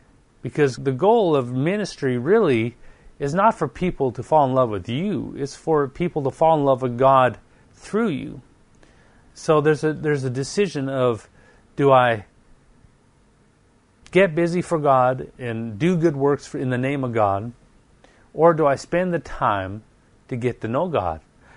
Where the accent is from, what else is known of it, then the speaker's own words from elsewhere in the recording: Canada; Now, being Canadian myself, we're known for being nice, at least speaking nice.